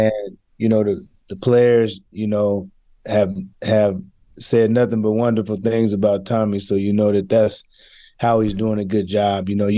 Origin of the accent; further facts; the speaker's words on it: West Coast, United States; It's really different from growing up on the West Coast from the standpoint of, you know, going and playing down at Duke and NC State and all these different places.